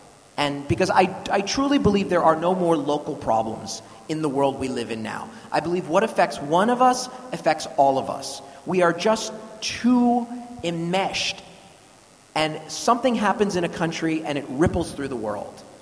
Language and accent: English; United States; because I'm an American and we are what's called an isolationist people.